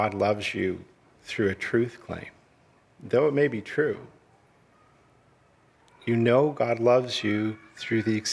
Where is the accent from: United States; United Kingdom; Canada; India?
Canada; Ancaster, Ontario; I grew up in Hamilton, Ancaster, just outside of Hamilton.